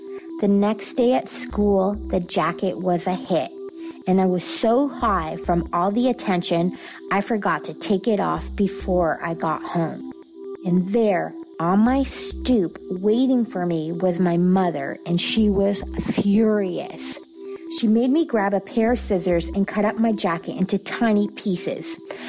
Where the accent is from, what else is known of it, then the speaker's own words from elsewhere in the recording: Atlanta, Georgia, United States; I'm from Atlanta, Georgia. My mother was from Cyprus and was also a single working mom, which in her culture was unheard of.